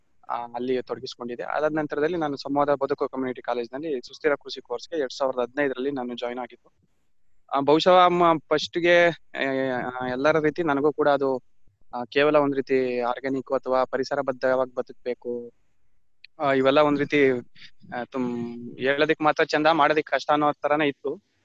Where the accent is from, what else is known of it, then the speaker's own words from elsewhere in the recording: Channapatna, Karnataka, India; ಅಂದ್ರೆ ಮೊದ್ಲು ಹೇಳಿದಾಗೆ ಅರಳುಕುಪ್ಪೆ ದೊಡ್ಡಿ ಅಂತ, ಚನ್ನಪಣ್ಣ ತಾಲೂಕು, ರಾಮನಗರ ಜಿಲ್ಲೆ.